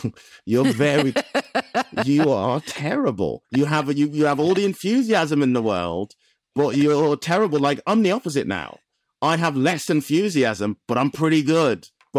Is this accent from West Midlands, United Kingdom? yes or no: yes; West Midlands, United Kingdom; So just talking about like where I'm from the Black Country, talking about my love of the area and the Birmingham.